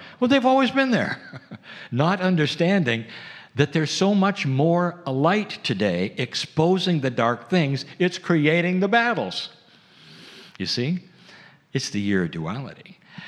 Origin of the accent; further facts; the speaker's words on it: United States; people in general in America, because I'm American, I can say, are less afraid of the establishment.